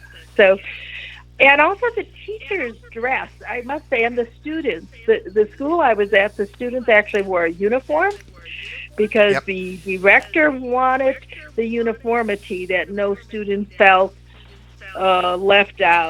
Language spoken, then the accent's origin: English; United States; as an American, it is a wonderful way that we can spread the news about America and the things we have here.